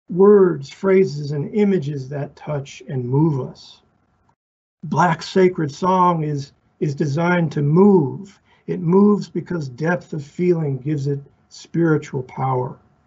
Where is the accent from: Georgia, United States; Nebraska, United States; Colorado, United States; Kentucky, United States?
Kentucky, United States; Lexington; As a Catholic growing up in the South, this is when I used to have hair. One of my grade school pictures from Christ the King Church in Lexington, Kentucky.